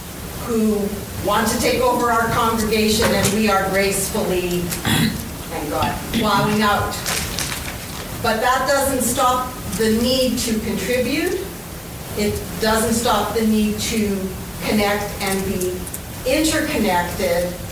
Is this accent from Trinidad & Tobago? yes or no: no; Edmonton, Alberta, Canada; I'm from Edmonton, Alberta, Canada.